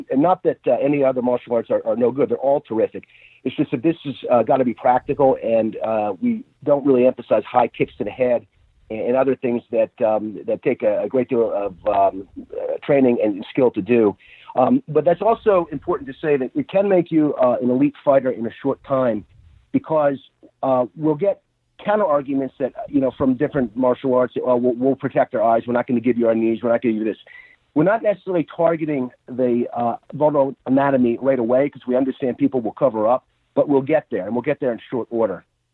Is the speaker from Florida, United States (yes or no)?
no; New Jersey, United States; born there; I am. Yep. I was born in New Jersey. I went to college here at Princeton